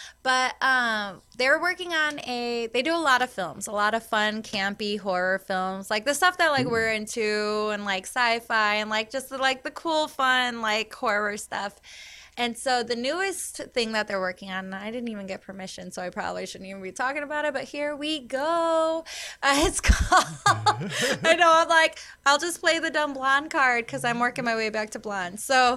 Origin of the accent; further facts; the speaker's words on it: Chicago, Illinois, United States; But also, let's be real. I'm from Chicago.